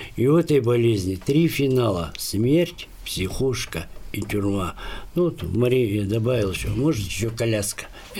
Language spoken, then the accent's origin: Russian; Chita, Zabaykalsky Krai, Russia; now in Irkutsk, Russia; Я из Читы приехал в Иркутск